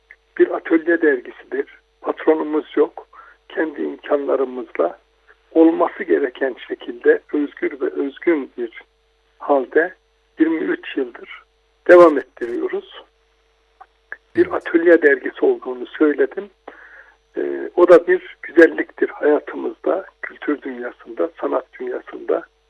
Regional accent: Erzurum, Turkey; now in Istanbul, Turkey; Ben de Erzurumluyum. Halen Erzurumluyum. İstanbul'da yaşıyor olmama rağmen memleketime karşı içimde hep bir özlem olmuştu.

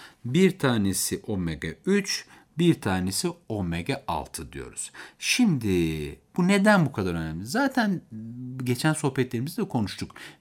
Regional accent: Beypazarı, Ankara, Turkey; Ben Ankara Beypazarlıyım mesela.

